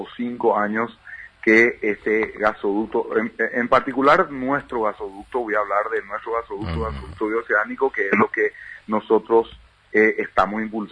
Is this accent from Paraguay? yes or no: yes; Paraguay; Lo que hace este, lo que hace o nos pone muy contentos como paraguayos